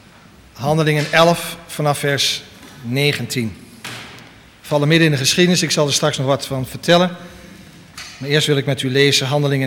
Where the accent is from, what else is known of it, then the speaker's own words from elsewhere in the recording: Westerhaar, Overijssel, Netherlands; En bij ons in Westerhaar heb je 3 familienamen die heel veel voorkomen.